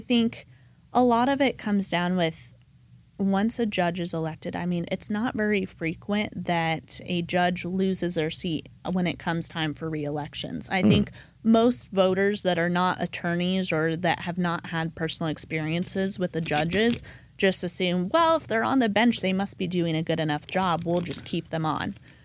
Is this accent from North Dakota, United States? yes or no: no; Colorado, United States; I grew up in Colorado, so I guess I'm a little biased on that front